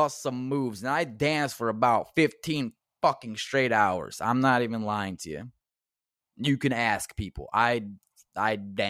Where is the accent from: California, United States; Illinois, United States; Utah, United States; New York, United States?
Illinois, United States; I'm a guest in your house. I'm from Illinois. We're in Wisconsin.